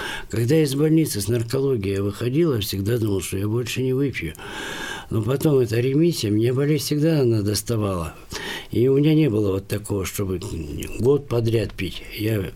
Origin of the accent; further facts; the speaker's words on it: Chita, Zabaykalsky Krai, Russia; now in Irkutsk, Russia; Я из Читы приехал в Иркутск